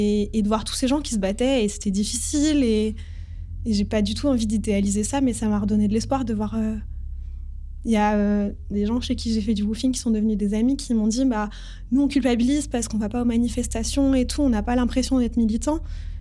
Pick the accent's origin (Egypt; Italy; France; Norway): France; Île-de-France; Et moi, j'ai grandi en Île-de-France, près du plateau de Beauce.